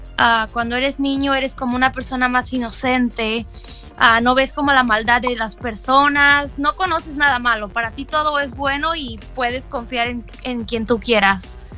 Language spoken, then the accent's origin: Spanish; Puebla, Mexico; now in United States; De México, de Puebla, del estado de Puebla.